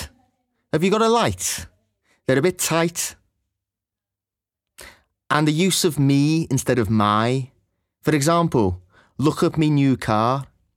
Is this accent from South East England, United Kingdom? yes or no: no; Liverpool, North West England, United Kingdom; I'm from Liverpool. The CK endings are pronounced very strongly as bach.